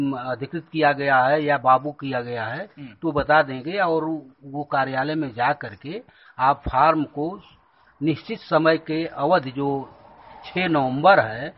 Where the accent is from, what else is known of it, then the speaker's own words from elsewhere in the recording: Sonhara, Uttar Pradesh, India; और ग्राम सोनहरा, पोस्ट ओड़लाई और जिला गाजीपुर का रहने वाला हूँ